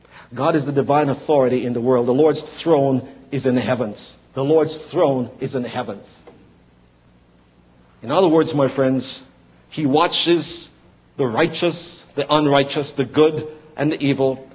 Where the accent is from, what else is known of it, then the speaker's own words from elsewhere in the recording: Canada; I said, I'm a Canadian.